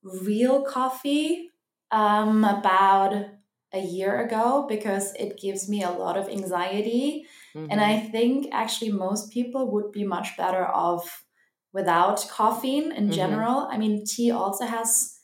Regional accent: Cologne, North Rhine-Westphalia, Germany; Yeah, so I'm born and raised in Cologne in Germany.

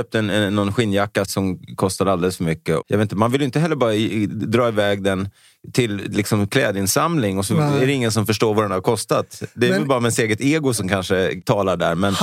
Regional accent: Sweden; på att hon är från Serbien och jag är liksom Balkan och jag är svensk.

